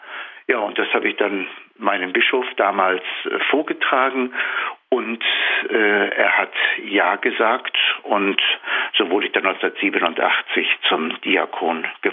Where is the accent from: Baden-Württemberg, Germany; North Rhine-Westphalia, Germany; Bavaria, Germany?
North Rhine-Westphalia, Germany; in meiner Heimatgemeinde im Ruhrgebiet.